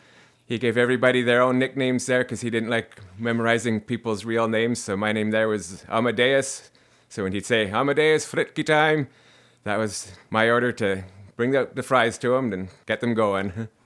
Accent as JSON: {"language": "English", "town": "White Rock", "region": "British Columbia", "country": "Canada", "tie": "born or raised there", "said": "I grew up down in White Rock, as there pretty much since I was born. And it was a much different town then than it is now."}